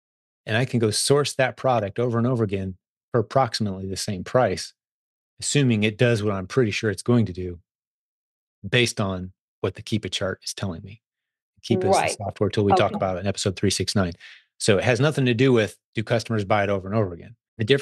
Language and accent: English; Canada; now in United States; And I will tell you this as a Canadian too, okay?